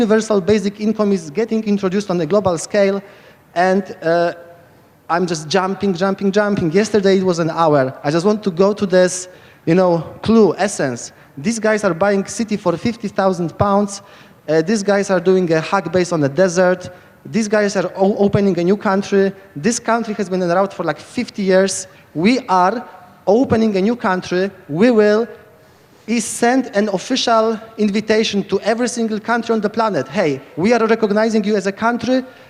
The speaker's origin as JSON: {"language": "English", "country": "Poland", "accent": "Polish", "second_language": "English", "said": "I'm originally from Poland. That's where my accent is coming from."}